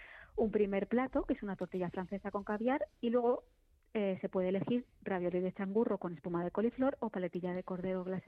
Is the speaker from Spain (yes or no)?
yes; Spain; también como españoles